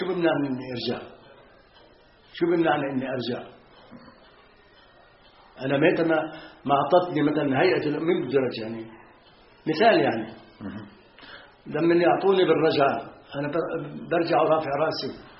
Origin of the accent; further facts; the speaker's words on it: Tantura, Haifa District, Israel; أرفض كل شيء غير بلد الطنطورة، حتى لو أخذوني وحطوني بحيفا مدينتي لبلد الطنطورة، وبعدين أنا حر، بروح على حيفا